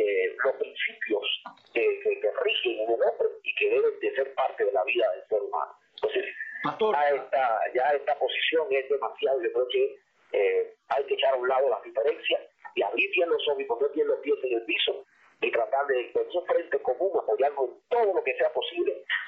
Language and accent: Spanish; Cuba